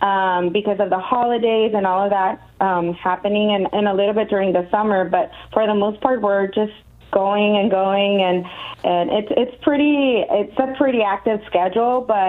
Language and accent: English; San Luis, Arizona, United States; I'm from San Luis, Arizona. It's a very small town here in Arizona, close to Yuma.